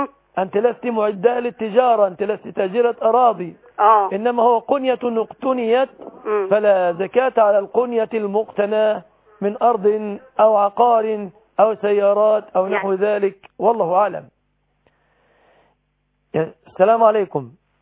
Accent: Egypt; بلادنا مصر

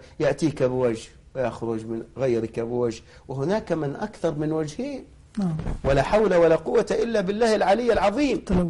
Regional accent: Egypt; عندنا في مصر خايفين من تسريب الامتحانات للثانوية العامة صح ولا لا؟

